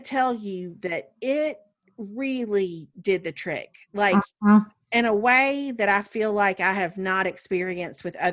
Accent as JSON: {"language": "English", "region": "Mississippi", "country": "United States", "tie": "born or raised there", "said": "He goes to the Mississippi Delta, which we had a little hint about that."}